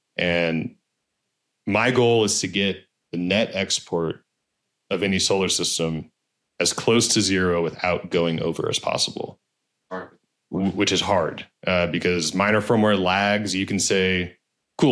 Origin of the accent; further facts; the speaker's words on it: California, United States; Because I grew up in California.